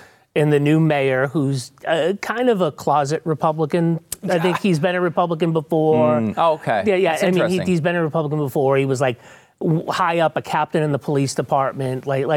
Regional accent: New England, United States; I went back to go see my parents who live in Jersey now. I'm from New England. I went into Boston.

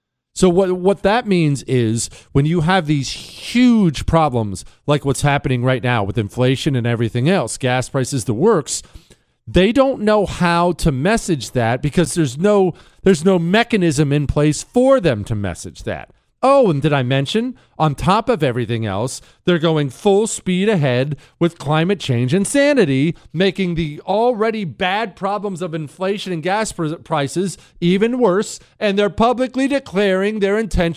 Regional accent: United States; You as an American, me as an American, we have a misplaced love affair with the world revolution

